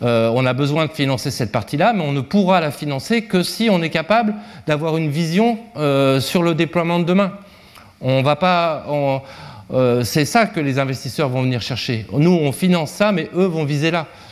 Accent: Brittany, France; Ben oui, on a une région, on est breton. Bon, fier de l'être, ouais, pas plus que ça, mais breton quand même

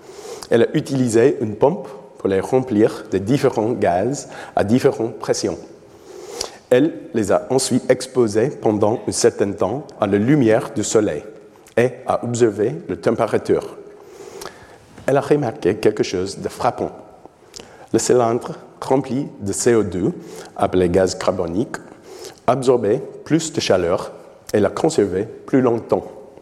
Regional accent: Oklahoma, United States; accent: Oklahoma; French is a second language; surtout avec mon accent de l'Oklahoma, c'est peu connu comme accent de français.

